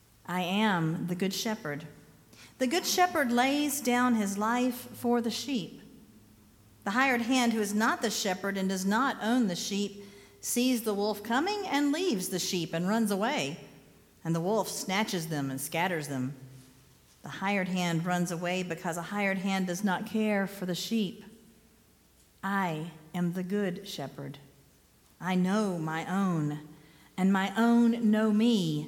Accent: Pickens, South Carolina, United States; So I grew up here in Pickens, and I was there my entire young adult life. I was there from the age of 3 all the way till I graduated from high school and went off to college.

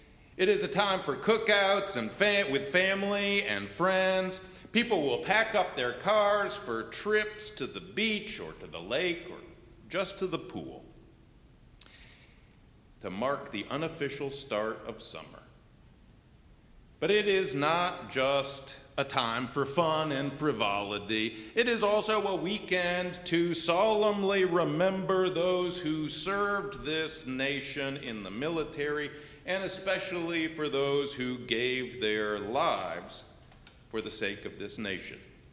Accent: United States; But I am an American, and I cannot imagine being anything else.

